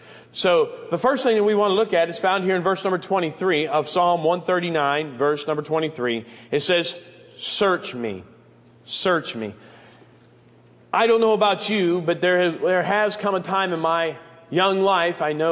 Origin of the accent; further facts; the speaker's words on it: Michigan, United States; born there; Much like your preacher, I was born in Michigan.